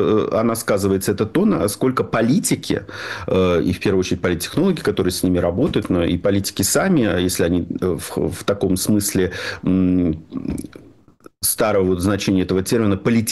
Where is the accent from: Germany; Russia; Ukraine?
Russia; Saint Petersburg; Я не уверен, что здесь аналогии с Ленинградом блокадным полностью уместны. Говорю это как раз петербуржец.